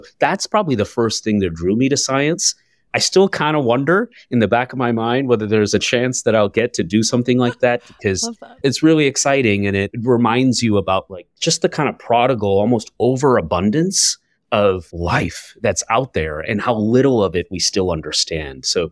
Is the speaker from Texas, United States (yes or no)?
no; New York, United States; also born or lived in Hamilton, Canada / India; moved back to Western New York.